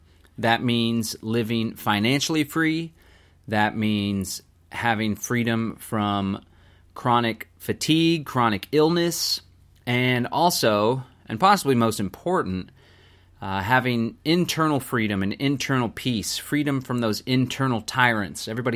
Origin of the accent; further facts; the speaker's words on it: Austin, Texas, United States; I am 35 at the time of this recording, live in Central Texas, born and raised in Austin, Texas